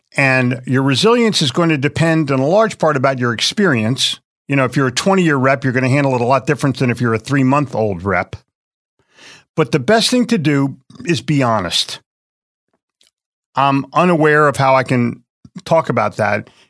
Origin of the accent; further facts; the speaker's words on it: Philadelphia, Pennsylvania, United States; I grew up in Philly, so I'm Eagles, Flyers, Sixers, and I hate the Celtics.